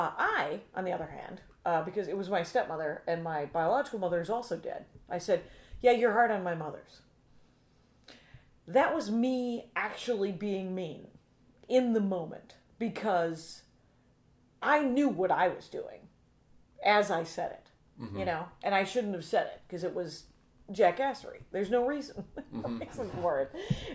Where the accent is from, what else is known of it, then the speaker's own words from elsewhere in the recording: Wisconsin, United States; I'm from Wisconsin